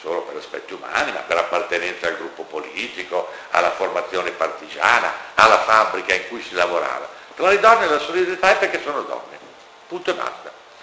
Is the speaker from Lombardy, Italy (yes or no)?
yes; Milan, Lombardy, Italy; moved away as an adult; now in Rome, Italy; in questi miei 20 anni di romanità, gli altri 50 sono milanesi